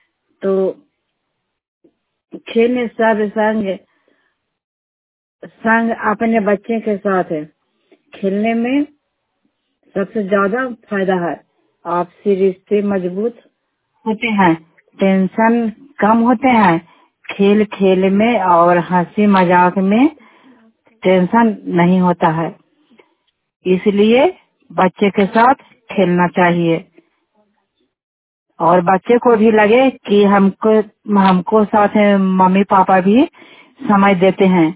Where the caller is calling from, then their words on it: Hilsa, Bihar, India; और हिलसा ब्लॉक से मैं बोल रही हूँ।